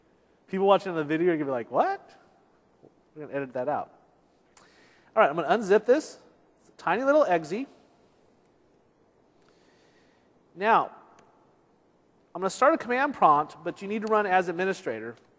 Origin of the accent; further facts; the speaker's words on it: California, United States; I'm from Southern California, so we don't get much rain.